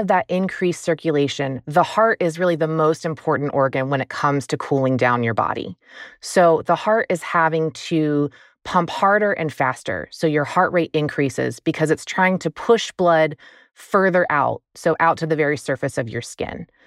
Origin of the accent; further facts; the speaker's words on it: North Carolina, United States; I grew up in North Carolina, where it is famously hot and humid in the summers